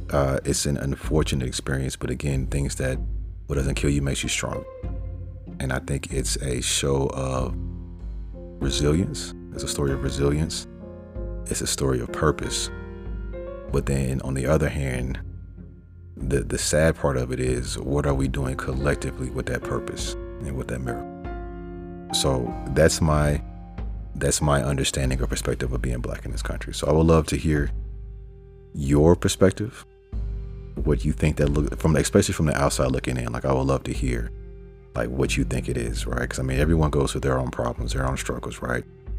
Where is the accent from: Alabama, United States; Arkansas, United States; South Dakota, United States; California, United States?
Arkansas, United States; growing up in Arkansas, I was around a bunch of black people